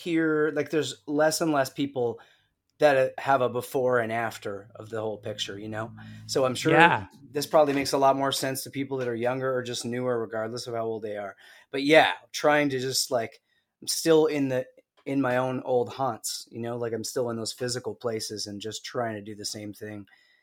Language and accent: English; Hamilton, Ontario, Canada; also born or lived in Toronto / Montreal / Guelph; I was born here in Toronto. I grew up in Hamilton, which is like 45 minutes down the line, and moved back here in 1995 when I was about 20, 21.